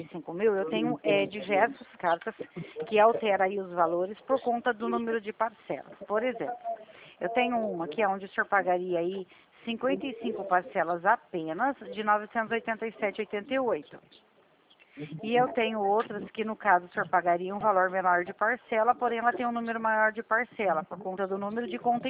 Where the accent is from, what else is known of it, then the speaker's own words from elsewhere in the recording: São Paulo, Brazil; eu sou do estado de São Paulo